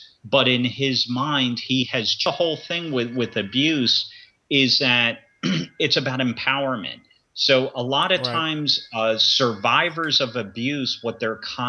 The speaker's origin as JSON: {"language": "English", "region": "New Jersey", "country": "United States", "said": "I'm from Jersey, you know what I'm saying? So it's like, honestly, everyone in the South sounds the same to me."}